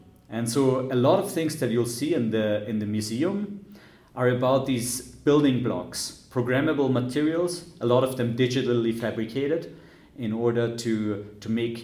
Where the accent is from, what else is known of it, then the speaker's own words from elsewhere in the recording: Eberstadt-Zell, Upper Austria, Austria; moved away as an adult; I'm actually from Upper Austria originally, born in Eberstadt-Zell, close to Linz, and studied here in Hagenberg. And then in 2008, I moved to the United States for grad school.